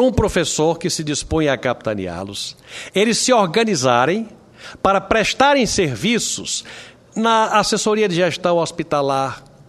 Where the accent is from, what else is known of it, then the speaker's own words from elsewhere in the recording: Brazil; estimular uma coisa como brasileiro e como patriota